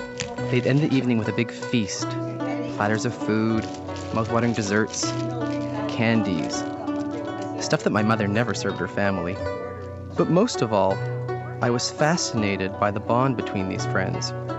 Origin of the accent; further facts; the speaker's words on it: Toronto, Ontario, Canada; On a recent trip to my hometown of Toronto, I joined the girls on Maj night.